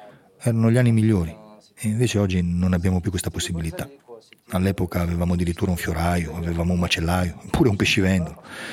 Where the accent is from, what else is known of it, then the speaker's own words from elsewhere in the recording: Nanterre, Île-de-France, France; Sono nato nel 1970 a Nanterre, all'ospedale Max Forestier, quello che si chiama l'ospedale di Nanterre, in Avenue de la République. Sono cresciuto un po', ma non per molto, in quella che era la bidonville de la Folie